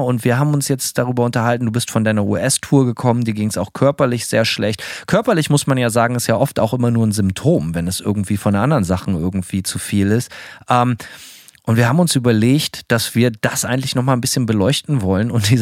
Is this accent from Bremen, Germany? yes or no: yes; Bremen, Germany; bei uns in Bremen